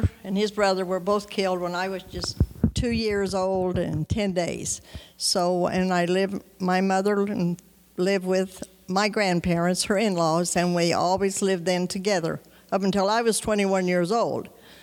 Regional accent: Indiana, United States; I'm from Jackson County, Indiana now, which is a Brownstown address. I was raised in Bartholomew County, which is north of Jackson County, lays next to it

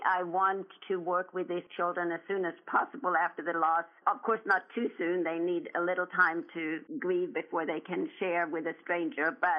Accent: Sweden; I was born and raised in Sweden, and I was the 10th child of 11.

